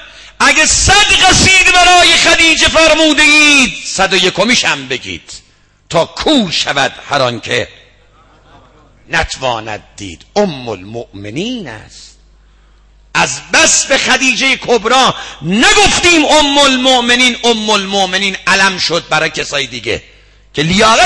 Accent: Isfahan, Iran; ما اصفهانی هستیم دیگه،

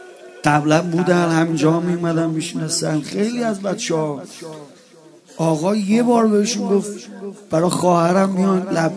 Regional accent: Iran; born there; ما اصلا تو ایران به دنیا اومدیم توی یه جایی به دنیا اومدیم همه محب به ابی عبدالله همه محب به امیرالمومنین

